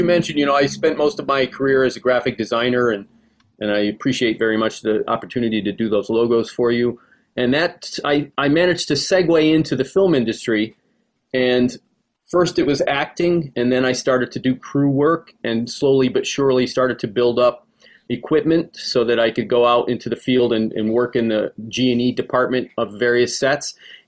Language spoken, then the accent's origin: English; New England, United States; I actually started to get homesick for New England. You know, if you're born and raised in New England, you really do become a New Englander.